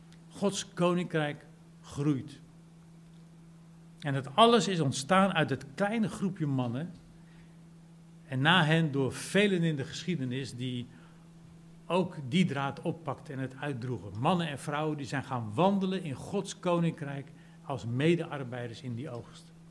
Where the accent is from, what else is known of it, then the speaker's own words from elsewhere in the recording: Netherlands; Als ik in Nederland, als ik als Nederlander rij in Engeland, maar dan op de Nederlandse manier, dat loopt niet goed af.